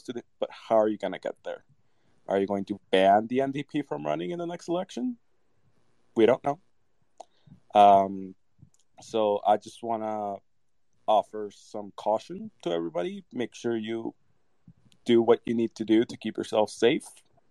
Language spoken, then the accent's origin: English; Venezuela; I'm from Venezuela. We have a lot of problems down there.